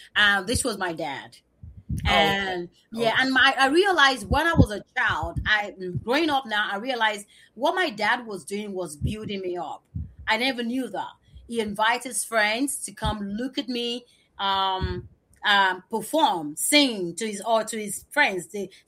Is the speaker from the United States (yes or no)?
no; Lagos, Nigeria; And I grew up in Lagos. And when you grow up in Lagos, it's like living in San Francisco or living in New York, where you have different, or living in Oakland, diverse culture and tribes living together.